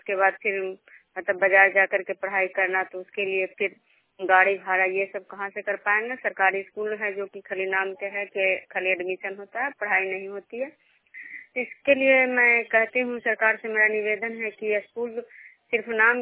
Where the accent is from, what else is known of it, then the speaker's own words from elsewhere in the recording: Nalanda, Bihar, India; मैं बिष्णुपुर ग्राम खजरा पंचायत नालंदा जिला नगरनौसा प्रखंड के निवासी हूँ।